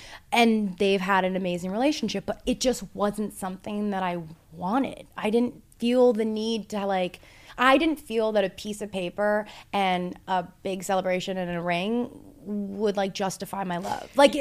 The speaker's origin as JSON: {"language": "English", "town": "Toronto", "region": "Ontario", "country": "Canada", "said": "like 21st birthday in Toronto. We're from Toronto."}